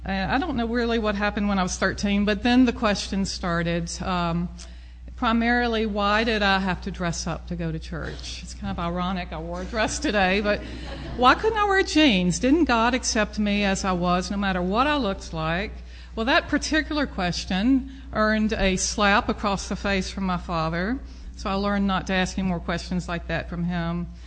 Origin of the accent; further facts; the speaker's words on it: Vicksburg, Mississippi, United States; in Vicksburg. My parents took us there every week.